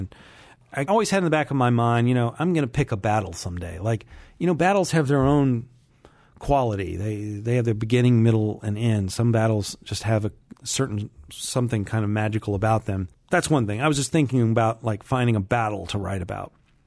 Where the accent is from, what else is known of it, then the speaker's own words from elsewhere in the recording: Memphis, Tennessee, United States; You know, I grew up in Memphis, and the first writer I ever met growing up was a great Civil War historian, Shelby Foote.